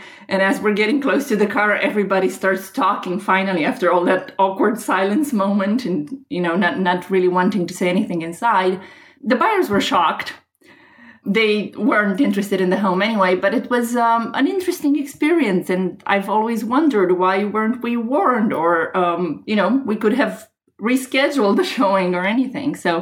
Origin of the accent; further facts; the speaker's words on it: Romania; English is a second language; moved away as an adult; now in Charlotte, United States; So I have been doing real estate in my home country in Romania for quite a few years, and recently I have started to do that in the U.S., December 2015.